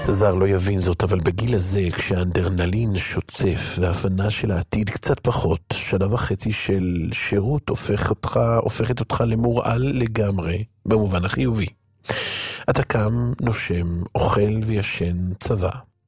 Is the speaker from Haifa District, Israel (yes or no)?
no; Northern District, Israel; נולדתי בצפון הארץ, גדלתי בבית חילוני למהדרין, ומלבד קידוש בשבת לא ידעתי כלום כמעט על היהדות